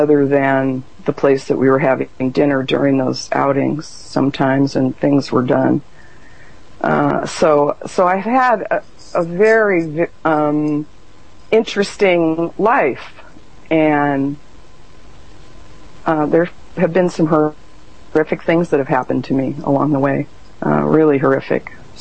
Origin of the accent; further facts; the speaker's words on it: El Segundo, California, United States; also born or lived in Culver City; I was born in Culver City, California, and I was raised in El Segundo, which is Southern California, about a mile and a half from the beach. And I was a beach baby.